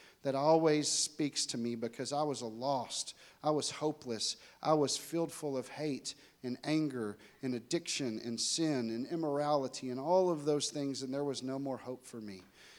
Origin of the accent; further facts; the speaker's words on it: Dallas, Texas, United States; accent: Texas; And I'm from Dallas, Texas, if you can't tell by the accent. So I travel all around, so I may have lost some of it, but I'm from Dallas, Texas.